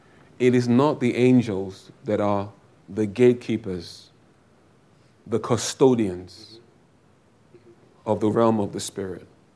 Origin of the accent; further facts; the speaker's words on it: Nigeria; Growing up in Nigeria, right?